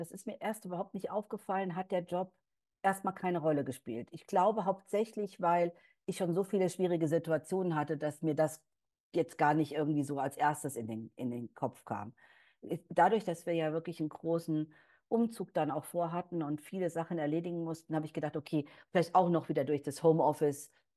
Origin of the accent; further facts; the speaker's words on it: Rhineland-Palatinate, Germany; unser Lebensraum oder der unserer Eltern ist ja in Rheinland-Pfalz, wir sind ja beide aus Rheinland-Pfalz, haben uns dann die Eifel ausgewählt